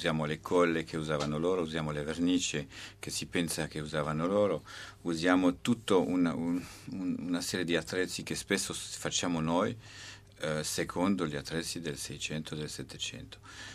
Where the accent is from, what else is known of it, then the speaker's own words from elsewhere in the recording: Switzerland; born there; Io sono nato in Svizzera da un padre pastore calvinista e di una mamma valdese che era musicista